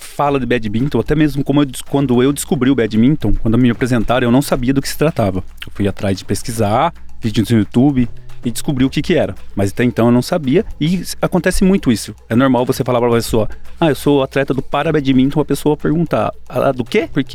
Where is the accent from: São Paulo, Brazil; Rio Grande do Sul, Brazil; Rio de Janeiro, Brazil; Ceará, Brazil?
São Paulo, Brazil; Campinas; born there; Eu nasci em Campinas, São Paulo, interior de São Paulo. Eu estou com 43 anos hoje.